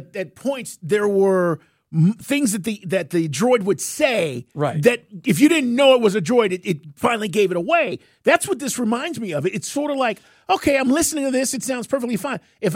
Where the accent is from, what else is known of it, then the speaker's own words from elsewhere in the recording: Atlanta, Georgia, United States; oh, we're from Atlanta.